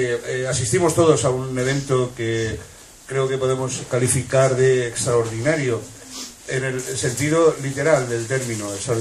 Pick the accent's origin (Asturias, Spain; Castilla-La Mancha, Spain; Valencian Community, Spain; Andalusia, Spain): Valencian Community, Spain; no, yo soy valenciano como ellos